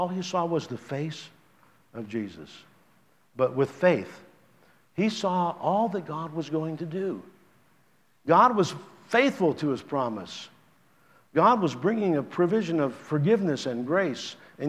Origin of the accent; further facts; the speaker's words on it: Midwest, United States; I'm from the Midwest, and I used to travel around farm country quite a bit.